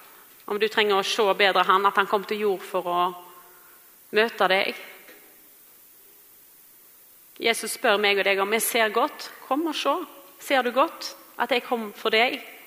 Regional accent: Vestland, Norway; hjemme på Vestlandet, for vi pleier ofte å ta en tur der i jul

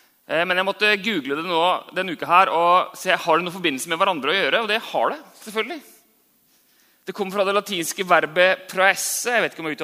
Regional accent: Larvik, Vestfold, Norway; Jeg hadde alltid siste etappen på speiderstafetten hjemme I Larvik

